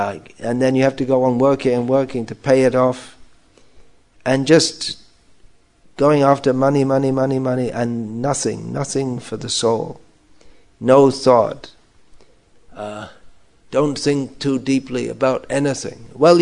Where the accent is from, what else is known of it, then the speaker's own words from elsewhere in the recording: England, United Kingdom; I was raised in England, in this lifetime, in a culture where there was no, at that time, there was no widespread concept of reincarnation.